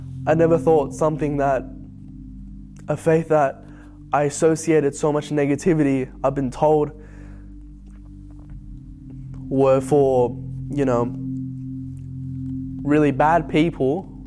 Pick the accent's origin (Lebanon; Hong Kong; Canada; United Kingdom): Hong Kong; Being born and raised in Hong Kong, the media that we would consume